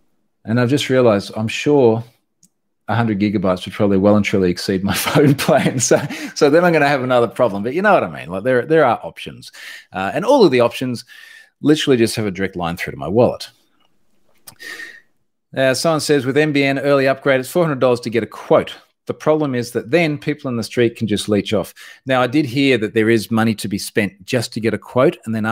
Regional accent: Australia; as an Australian

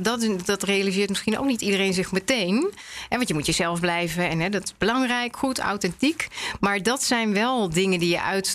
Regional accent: North Brabant, Netherlands; In dat geval, nou kom ik ook nog uit Brabant.

